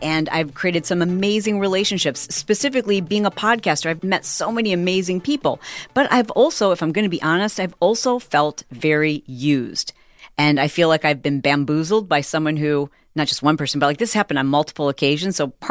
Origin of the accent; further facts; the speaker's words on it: Michigan, United States; We're both from Michigan, so I love his sense of humor.